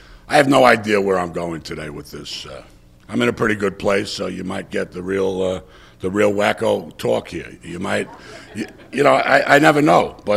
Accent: New York, United States; But I really, when I was, growing up in New York, I wasn't really looking to find a role model

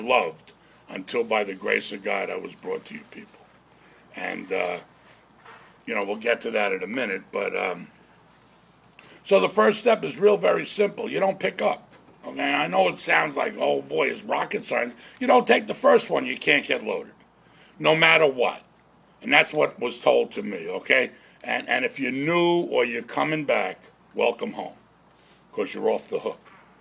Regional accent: New York, United States; I'm from New York, in case you have a hearing problem.

